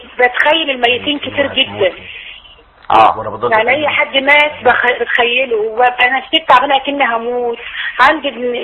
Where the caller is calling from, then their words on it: Mansoura, Dakahlia, Egypt; ايوه انا معايا ثاني من المنصوره